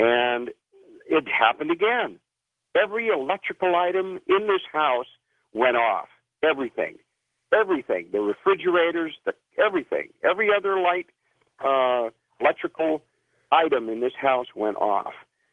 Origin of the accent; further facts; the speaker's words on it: San Jose, California, United States; I lived in, born and raised in San Jose.